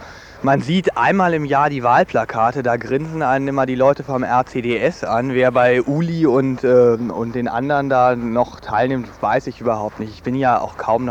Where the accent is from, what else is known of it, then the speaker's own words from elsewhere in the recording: North Rhine-Westphalia, Germany; now in Baden-Württemberg, Germany; Gerade hier in Baden-Württemberg, ich komme aus Nordrhein-Westfalen